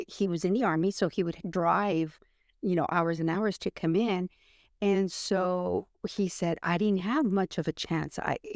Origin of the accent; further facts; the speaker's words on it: Laredo, Texas, United States; born there; also born or lived in Germany; So I was born in Laredo.